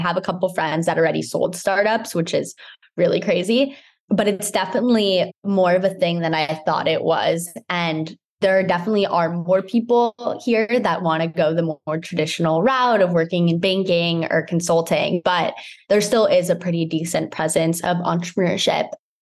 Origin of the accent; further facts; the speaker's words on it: New York City, New York, United States; So I grew up in New York City. I went to an all-girls school there